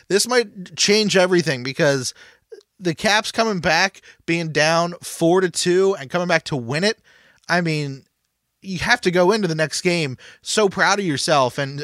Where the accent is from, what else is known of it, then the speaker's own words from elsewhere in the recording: Canada; But I always joke about how I'm Canadian and he's not.